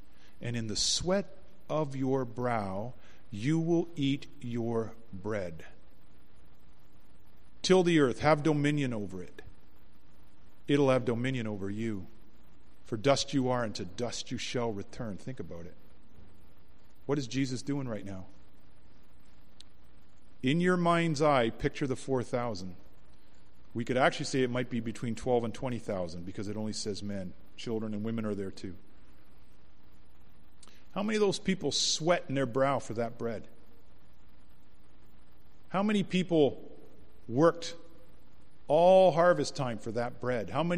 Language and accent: English; Jordan Station, Ontario, Canada; I grew up in Jordan Station.